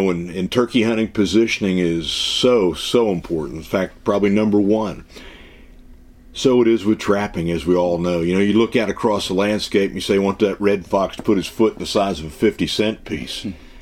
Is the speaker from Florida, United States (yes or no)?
no; Pennsylvania, United States; moved away as an adult; That's right. I grew up in Pennsylvania and remained there until 1978. And at that time, I took off for the South to South Carolina